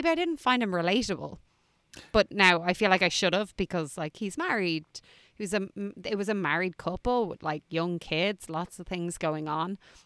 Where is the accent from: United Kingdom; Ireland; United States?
Ireland; And I love tea. I'm Irish. We love a cuppa.